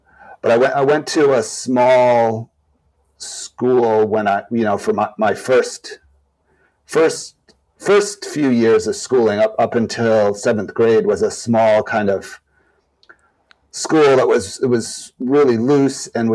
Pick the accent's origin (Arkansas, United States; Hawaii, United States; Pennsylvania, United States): Hawaii, United States; Honolulu; I grew up in Honolulu.